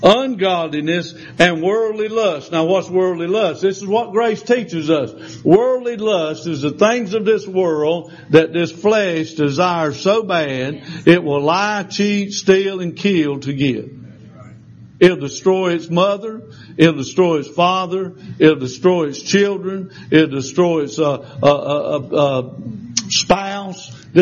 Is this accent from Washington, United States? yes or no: no; Lancaster, South Carolina, United States; Now, I know I'm from Lancaster. I grew up in Lancaster. That's the other side of Catawba River, and we talk different.